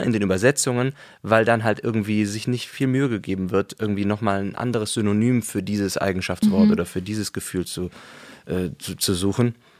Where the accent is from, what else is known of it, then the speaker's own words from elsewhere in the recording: Cologne, North Rhine-Westphalia, Germany; Ich bin ja auch Kölner